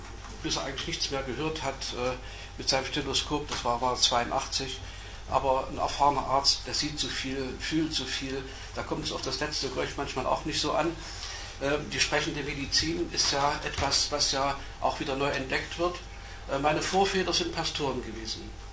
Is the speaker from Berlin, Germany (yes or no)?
no; Pirna, Saxony, Germany; born there; ich bin deswegen in Pirna geboren, Pirna an der Elbe